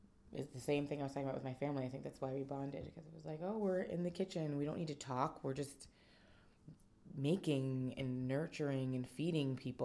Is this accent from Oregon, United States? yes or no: no; Caymore, West Virginia, United States; It's Caymore, West Virginia, which is a mining town. They made a mine in Caymore, and then the town was built up around it